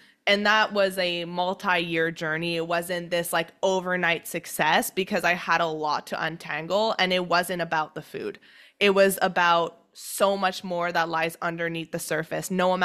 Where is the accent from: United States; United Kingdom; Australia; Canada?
Canada; have pancakes with maple syrup because I'm Canadian and I absolutely need to have maple syrup.